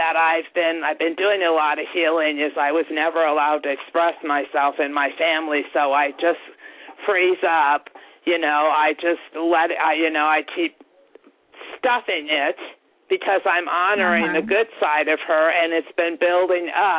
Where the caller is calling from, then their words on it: North Chicago, Illinois, United States; I'm calling from Illinois.